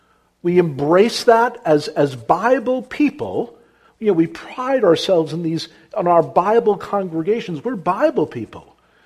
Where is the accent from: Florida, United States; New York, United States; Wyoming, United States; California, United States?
New York, United States; Brooklyn; brought up in the streets of Brooklyn. I could use mouth judo and karate. You know, you had to do that growing up in Brooklyn to survive.